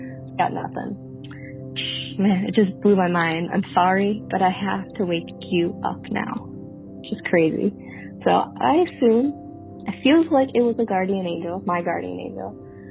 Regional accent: New York, United States; from New York, and I believe I have a guardian angel story.

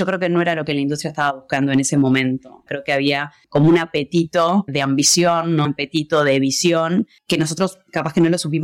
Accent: Uruguay; Y nosotros vinimos de Uruguay y mi network era literal cero.

